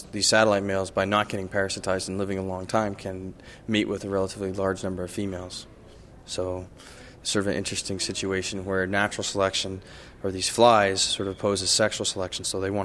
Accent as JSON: {"language": "English", "country": "United States", "lives_now": "Canada", "said": "I'm originally from the States"}